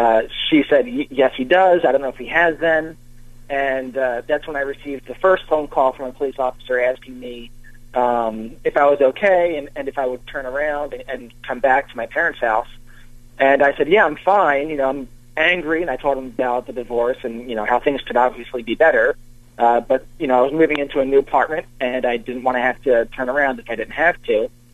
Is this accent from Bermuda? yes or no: no; New Jersey, United States; also born or lived in Philadelphia; I was born just outside of New Jersey in Philadelphia.